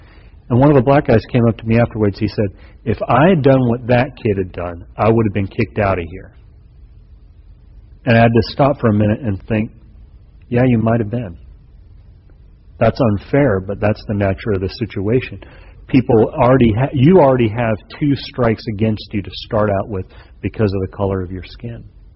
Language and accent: English; the South, United States; But there are groups that I associate with as a Southerner whose idea it was.